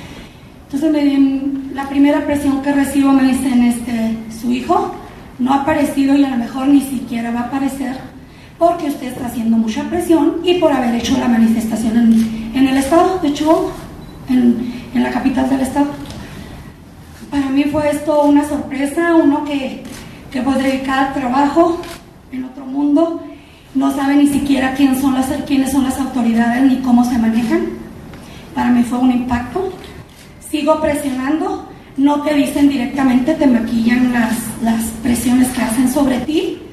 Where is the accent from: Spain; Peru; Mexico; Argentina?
Mexico; Cuauhtémoc, Chihuahua; vengo de Ciudad Cuauhtémoc, Chihuahua.